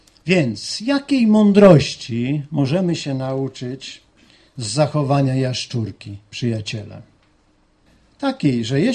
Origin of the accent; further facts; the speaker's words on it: Gdańsk, Pomeranian Voivodeship, Poland; Jesteśmy dumni z Biblii Gdańskiej, prawda? My gdańszczanie zwłaszcza.